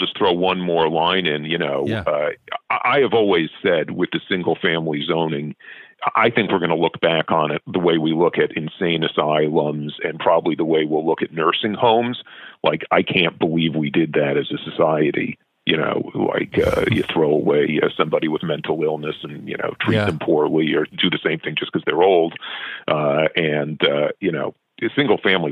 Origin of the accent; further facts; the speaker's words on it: New York City, New York, United States; I grew up in New York City, and, you know, the fancy neighborhood was the Upper East Side